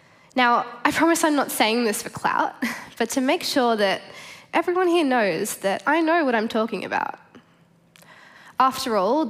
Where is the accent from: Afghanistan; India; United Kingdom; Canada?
India; widespread flooding in my home country of India, where much of my family still lives.